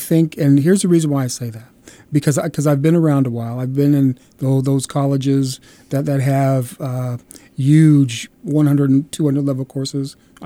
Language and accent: English; Chicago, Illinois, United States; I came here from Chicago, and of course, Chicago is a windy city, very cold, very hot, lots of traffic